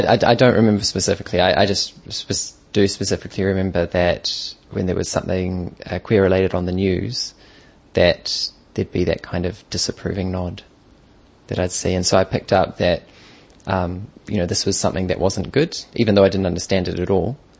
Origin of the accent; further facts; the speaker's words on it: Auckland, New Zealand; I'm gay and I grew up in Auckland with three younger sisters.